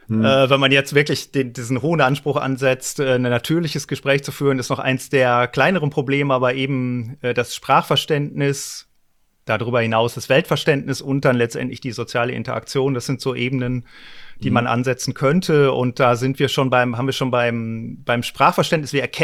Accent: North Rhine-Westphalia, Germany; Ich komme dummerweise aus Westfalen.

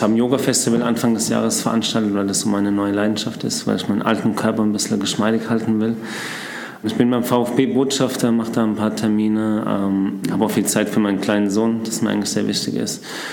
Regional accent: Hofheim, Hesse, Germany; Ich komme aus Hofheim-Ried. Das ist bei Lambertheim, Worms, so die Ecke.

